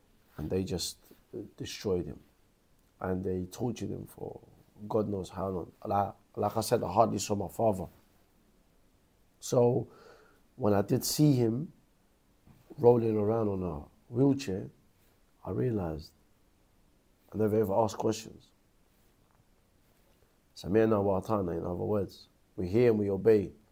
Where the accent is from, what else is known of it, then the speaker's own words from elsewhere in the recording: Mosul, Nineveh, Iraq; I'm from Iraq. I'm from Mosul.